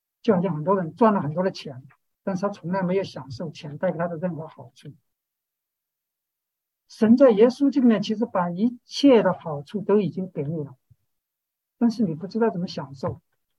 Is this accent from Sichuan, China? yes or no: yes; Sichuan, China; 那我是小时候在农村长大的，我知道四川那个农村那个牛耕地的时候呢